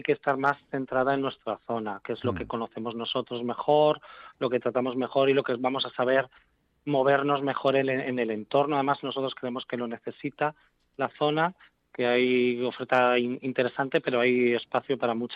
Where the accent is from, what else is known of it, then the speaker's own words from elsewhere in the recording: Torrelodones, Community of Madrid, Spain; yo venía de Madrid, bueno, yo soy de Torrelodones, pero sí. Tampoco, viviendo en Torrelodones toda la vida